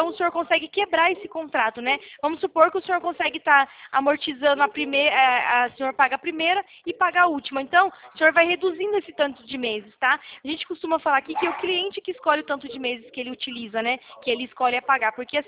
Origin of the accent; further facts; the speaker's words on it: São Paulo, Brazil; Eu sou de São Paulo.